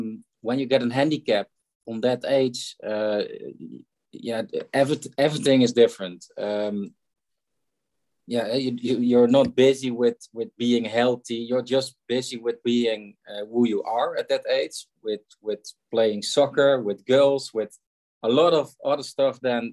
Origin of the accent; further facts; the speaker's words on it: Veldhoven, North Brabant, Netherlands; English is a second language; English is not my first language, so I apologize when it's not that well. But I'm from the Netherlands. I'm born in the city of Veldhoven. It's near to Eindhoven.